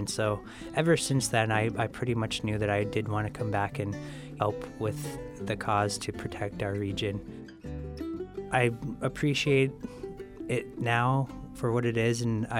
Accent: Dillingham, Alaska, United States; I was born and raised in Dillingham and lived here for 18 years, graduated from Dillingham High School and decided to go off to college on the East Coast

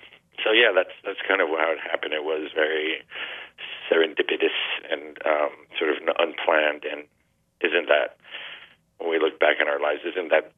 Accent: Miami, Florida, United States; Growing up in Miami, in a way, I grew up in a very undiverse community because diversity is relative, right? And so everybody in my community was Cuban, pretty much

